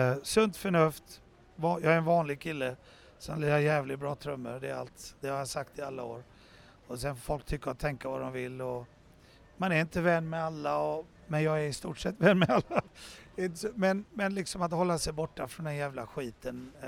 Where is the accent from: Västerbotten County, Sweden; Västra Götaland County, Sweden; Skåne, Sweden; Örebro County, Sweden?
Västra Götaland County, Sweden; Gothenburg; moved away; För jag var ju ändå relativt ung när jag flyttade från Göteborg och vi tog chansen ner i Köpenhamn.